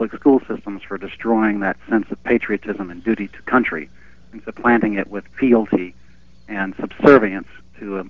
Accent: United States; I am an American.

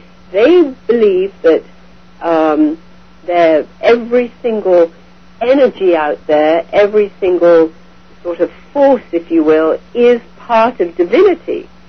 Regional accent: India; born or raised there

